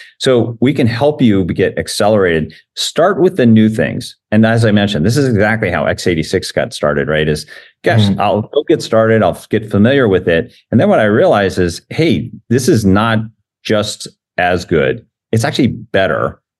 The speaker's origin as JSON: {"language": "English", "town": "Poughkeepsie", "region": "New York", "country": "United States", "tie": "born or raised there", "said": "I grew up in Poughkeepsie, New York, right? IBM town."}